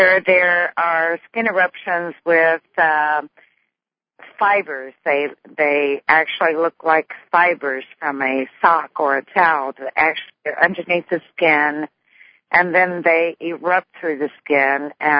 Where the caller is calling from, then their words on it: Missouri, United States; I'm calling from Missouri.